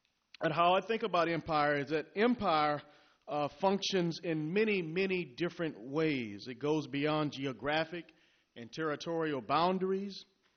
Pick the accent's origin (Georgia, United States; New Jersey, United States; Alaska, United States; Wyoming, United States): Georgia, United States; Vidalia; Now, I'm from Georgia, southeast Georgia, a little place called Vidalia.